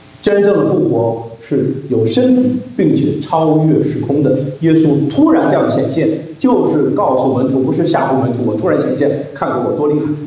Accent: China; 那我一说鬼魂，我们中国人都知道了啊

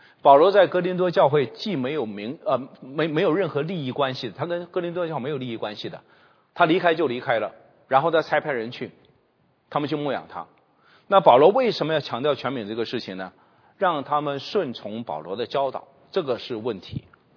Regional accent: China; 特别大陆背景的我们在这点非常薄弱的，因为我们是反权威反传统的，我们都是这样出来的，包括我这个年纪都是这个背景长大的。

